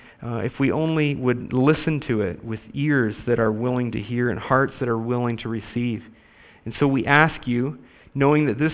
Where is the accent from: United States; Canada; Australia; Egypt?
Canada; maybe this is a function of where I grew up in Canada